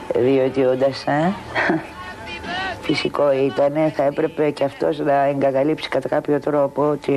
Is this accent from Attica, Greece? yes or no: yes; Athens, Attica, Greece; Λέω, εγώ είμαι Αθηναία.